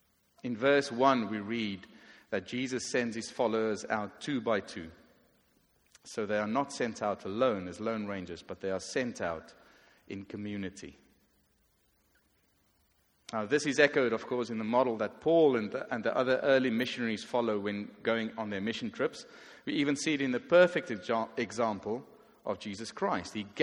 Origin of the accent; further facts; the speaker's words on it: South Africa; I'm originally from South Africa